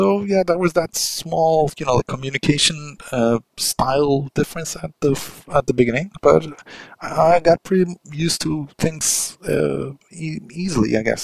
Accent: Turkey; English is a second language; I came from Turkey, you know, like all the way from here

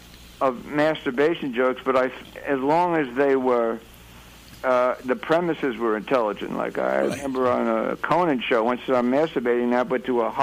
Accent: New Jersey, United States; also born or lived in New York; I lived on the East Coast, and I was born in New York, raised in Jersey.

